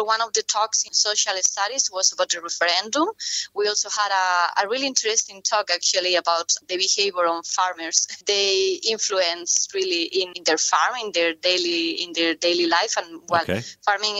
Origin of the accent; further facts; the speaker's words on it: Alcalá la Real, Andalusia, Spain; English is a second language; now in Cork, Ireland; So I think just because I've been around different cities in Spain, I really feel like I'm from Alcalá La Real, where my family comes from, really.